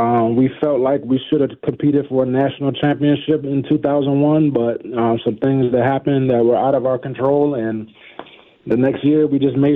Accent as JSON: {"language": "English", "town": "Silver Spring", "region": "Maryland", "country": "United States", "tie": "born or raised there", "said": "I mean, me being from the state of Maryland, you know, growing up in Silver Spring"}